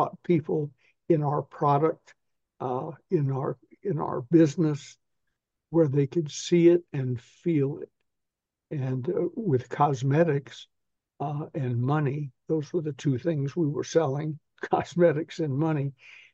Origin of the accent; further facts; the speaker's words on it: the South, United States; I'm from the South. We all talk a lot, most of us.